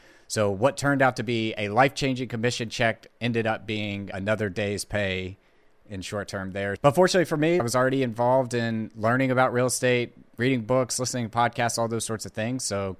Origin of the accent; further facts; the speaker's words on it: Tennessee, United States; also born or lived in Nashville; I'm based out of East Tennessee in the foothills of Appalachia, moved to Nashville back in 2008